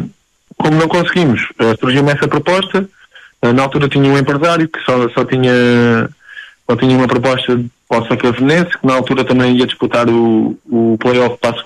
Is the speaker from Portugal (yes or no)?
yes; Alentejo, Portugal; também sou alentejano